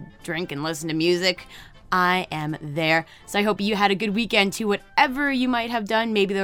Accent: Scotland, United Kingdom; Is it bad that I'm Scottish, yet I went out to celebrate St. Patrick's Day?

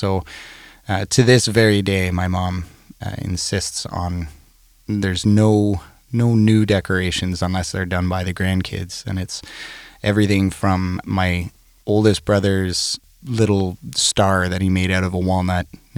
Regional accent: Ottawa, Ontario, Canada; I grew up in Ottawa, Ontario, just outside of Ottawa.

